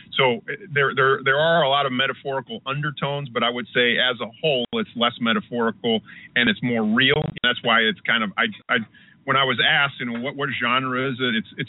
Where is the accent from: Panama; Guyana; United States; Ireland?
Panama; I visited my home country of Panama this past summer.